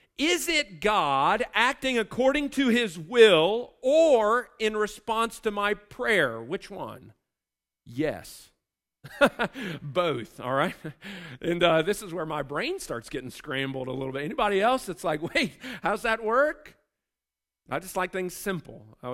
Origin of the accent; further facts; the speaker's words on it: United States; And I'm like, dude, I'm American. I have no idea what that means.